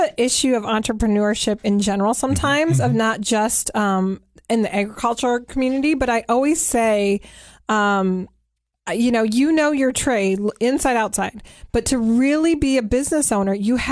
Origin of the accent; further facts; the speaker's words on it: Michigan, United States; I grew up in Michigan.